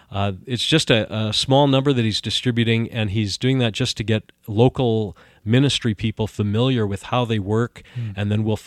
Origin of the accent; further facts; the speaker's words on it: United States; accent: American English; because for someone growing up on American English, listening to the Bible in Pidgin English was really a unique experience